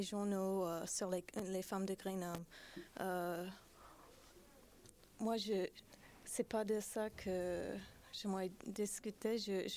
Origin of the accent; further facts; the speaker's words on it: United States; French is a second language; je suis américaine, alors je ne suis même pas russe